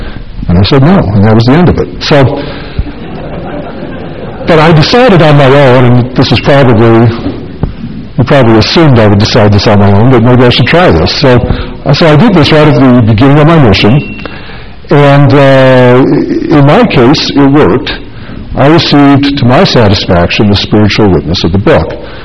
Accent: Illinois, United States; I grew up in Illinois, so none of this wimpy release time seminary for me.

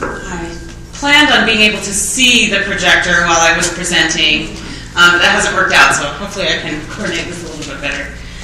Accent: Logan, Utah, United States; I'm originally from Logan, Utah.

